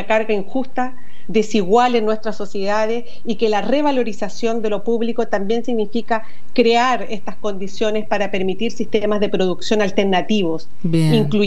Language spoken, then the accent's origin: Spanish; Chile; soy chilena, vivo en Santiago, de profesión periodista, como tú.